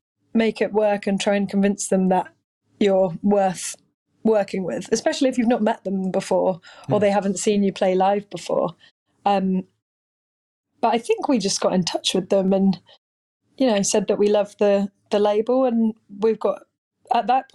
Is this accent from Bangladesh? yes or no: no; England, United Kingdom; I'm a musician from England.